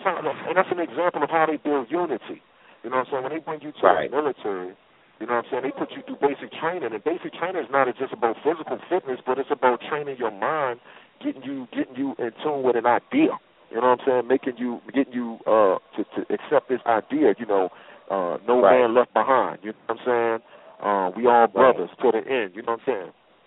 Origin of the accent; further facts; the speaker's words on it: United States; I am American, you're American, you dig?